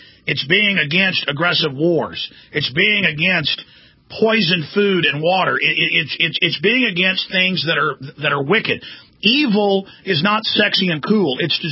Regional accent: the South, United States; And again, I'm a Southerner, and my ancestors were on the side of the South.

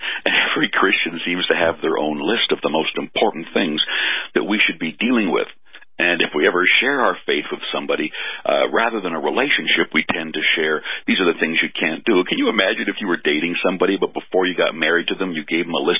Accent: Canada; I'm from Canada.

